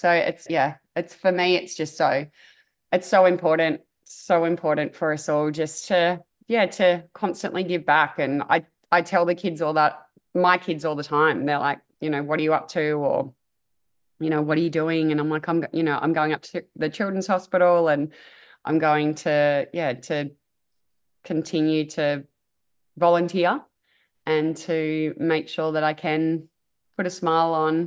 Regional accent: Australia; being an elite athlete and competing for my country it's indescribable, really, to be announced as an Australian champion

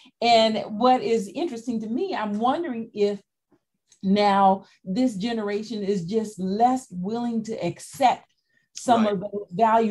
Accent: United States; growing up in the United States, we, you know, we have for many years, we've always heard that so-called work ethic

